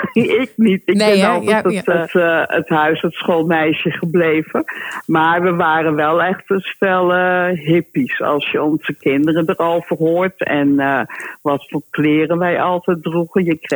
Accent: Amsterdam, North Holland, Netherlands; now in Utrecht, Netherlands; Wij komen oorspronkelijk uit Amsterdam. Mm-hmm. Dus dat was wel een hele grote overstap van Amsterdam naar Utrecht.

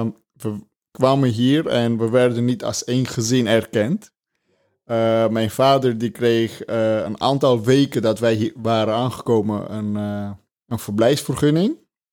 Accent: Armenia; also born or lived in Russia; now in Netherlands; Ja, ik kom oorspronkelijk uit Armenië.

